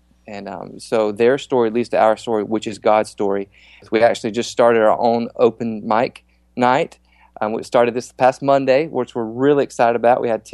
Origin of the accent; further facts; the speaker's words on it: Asheville, North Carolina, United States; I grew up in Asheville, North Carolina. I gave my life to Jesus when I was 15 years old.